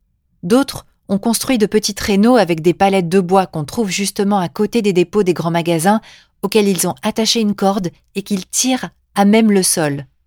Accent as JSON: {"language": "French", "country": "France", "said": "quand nous répondons que nous sommes Français"}